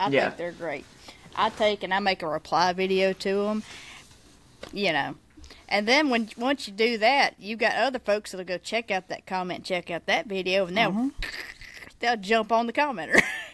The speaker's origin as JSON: {"language": "English", "region": "Mississippi", "country": "United States", "accent": "Mississippi", "said": "I've had folks comment and pick it on me because of my accent, because I'm from Mississippi such as that."}